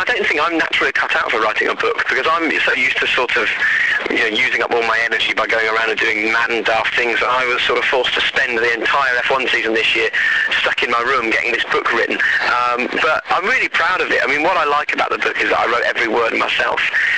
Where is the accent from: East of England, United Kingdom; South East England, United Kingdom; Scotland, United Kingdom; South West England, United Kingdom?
East of England, United Kingdom; growing up in Norfolk, there's serious grassroots love of motorsport